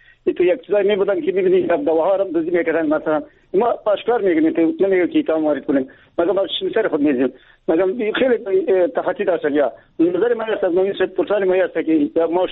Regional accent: Baghlan, Afghanistan; ما از بغلان هستم

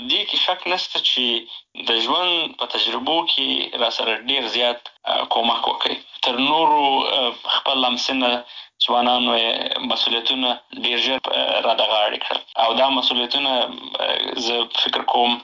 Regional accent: Helmand, Afghanistan; also born or lived in Bagram, Afghanistan / Pakistan / Kandahar / Nangarhar; نو زه په باګرام کې پیدا شوی یم او وروسته د هغې نه فامیل هجرت ته اړ شوی و او پاکستان ته تللی و. د یو څه موده وری و د هغې نه وروسته بیا بېرته راغلی یو په هلمند کې، نو خاپوړي مې په هلمند کې کړي دي.

